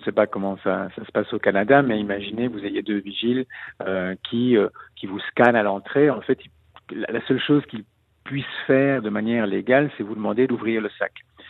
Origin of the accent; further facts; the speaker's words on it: Belgium; On a espéré d'autant plus que nous sommes Belges et qu'on a vécu déjà la terreur 2 fois ces 3 dernières années.